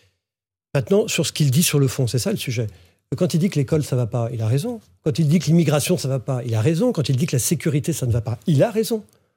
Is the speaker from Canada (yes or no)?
no; Orléans, Centre-Val de Loire, France; born there; moi, je suis né à Orléans